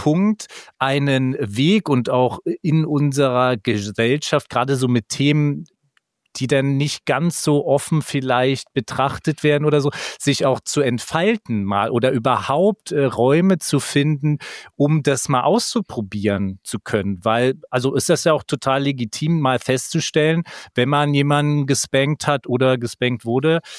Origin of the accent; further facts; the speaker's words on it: Berlin, Germany; Ja, da bin ich auch raus als Berliner